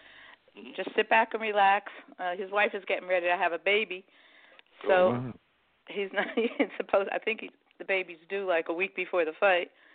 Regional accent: San Diego, California, United States; I'm from San Diego.

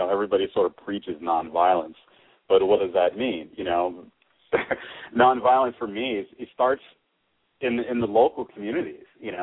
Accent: New York, United States; because growing up in Harlem, you know, that's where I grew up.

